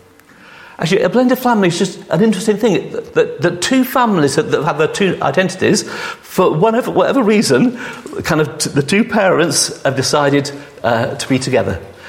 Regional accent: East of England, United Kingdom; I in my teenage years, I grew up in Norfolk.

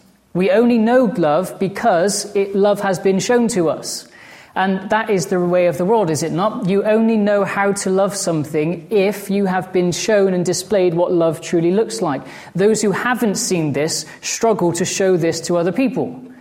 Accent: England, United Kingdom; particularly as an Englishman and particularly after England have just beaten Wales in the rugby.

